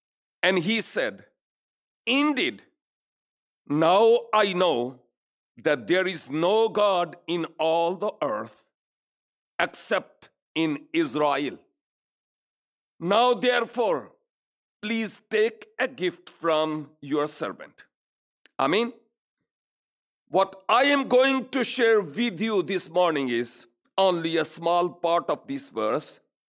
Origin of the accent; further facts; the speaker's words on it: Pakistan; first language Urdu; English is a second language; now in Sweden; Originally, I am from Pakistan. My language is Urdu, but actually, English is my fourth or fifth language. In these days, I am in Sweden.